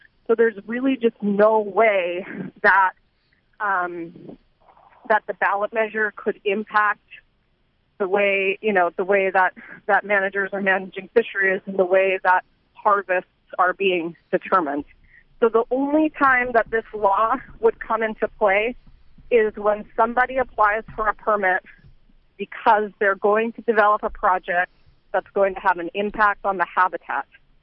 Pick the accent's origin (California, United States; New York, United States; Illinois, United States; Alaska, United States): Alaska, United States; I work for Stand for Salmon. I'm from Alaska. I'll be up in Bethel on Tuesday